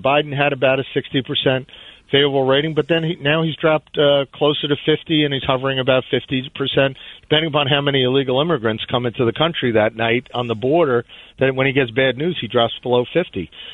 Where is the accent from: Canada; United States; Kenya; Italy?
United States; Bronx, New York; I said, "I'm from the South, the South Bronx."